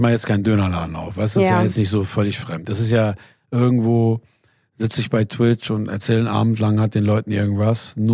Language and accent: German; Iran; Ich finde jetzt nicht schlecht, mal auch coole Sachen aus meiner Vergangenheit oder aus dem Iran oder mein Dad oder was.